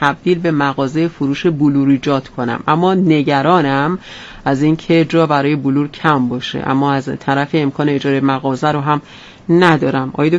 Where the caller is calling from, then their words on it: Qazvin, Iran; از قزوین هستم.